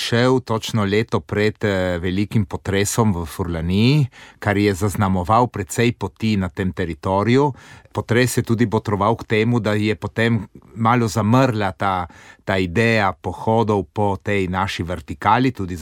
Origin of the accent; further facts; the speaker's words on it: Trieste, Friuli-Venezia Giulia, Italy; midva sva iz Trsta doma, ja, drugače pa hodimo, predvsem te naše slovenske hribe.